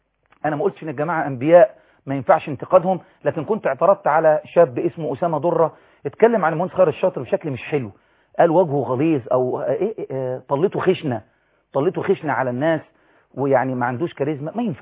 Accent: Egypt; احنا كشعب مصري

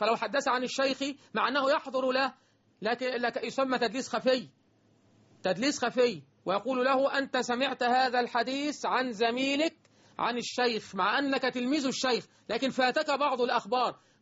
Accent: Egypt; اللهم اجعل بلدنا مصر

